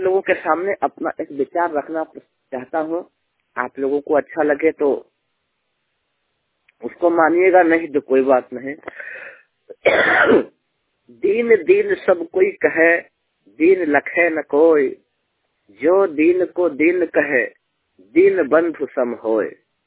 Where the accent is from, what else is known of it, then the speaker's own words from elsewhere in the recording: Delhi, India; मैं दिल्ली का रहने वाला हूँ, 100% ब्लाइंड मैं बात कर रहा हूँ।